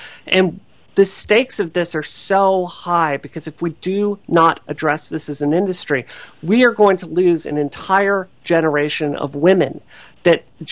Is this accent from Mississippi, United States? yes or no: yes; Mississippi, United States; I grew up in Mississippi, which is a state that even today is really dealing with some problems with race relations